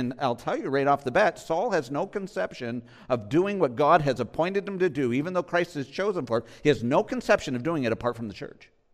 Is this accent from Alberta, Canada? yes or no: no; Ontario, Canada; Right across from Cleveland, Ohio is where I grew up on the Canadian side. I grew up just south of Detroit, Michigan. Very Americanized where I'm from.